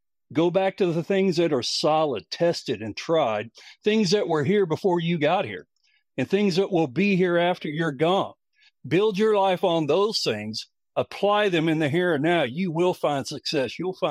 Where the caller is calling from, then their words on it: Abilene, Texas, United States; Abilene, Texas, right in the heart of Texas, west of Dallas, about 3 hours.